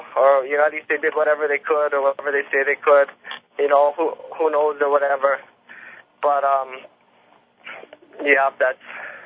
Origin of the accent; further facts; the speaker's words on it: Hawaii, United States; I've heard about that a few times over the years growing up around Hawaii.